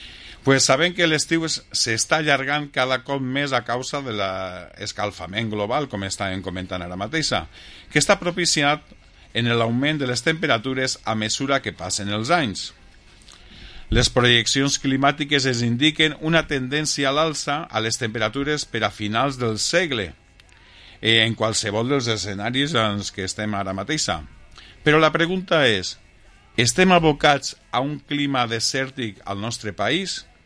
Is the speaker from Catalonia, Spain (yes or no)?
no; Segovia, Castile and León, Spain; Jo vinc de Segòvia, que pareix un vergel, allò.